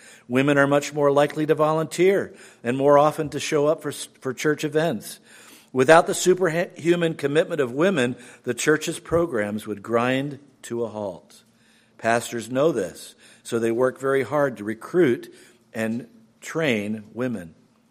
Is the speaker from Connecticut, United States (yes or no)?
no; Houston, Texas, United States; I grew up in Houston, Texas.